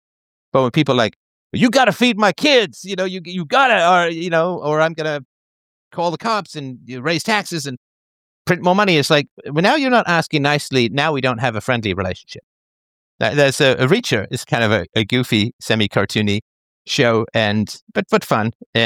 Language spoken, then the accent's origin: English; Athlone, Leinster, Ireland; I was born in Ireland and spent a good deal of my youth there in and around Athlone.